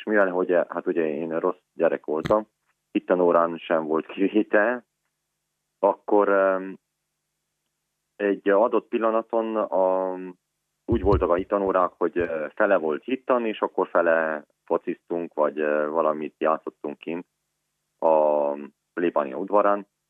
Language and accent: Hungarian; Ciumani, Harghita, Romania; also born or lived in Gheorgheni; 1978. decemberében születtem Gyergyószent Miklóson. 9 hónapos koromban a szüleim elváltak, így egy Gyergyócsoma falvára költözött a család egyik része, és a nagyszüleimnél nevelkedtem. Gyergyócsoma falván ott végeztem az általános iskolát és az 5-8-at is.